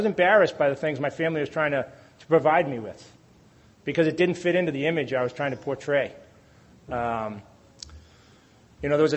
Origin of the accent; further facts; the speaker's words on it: Boston, Massachusetts, United States; I was living in Boston, you know, I was from Boston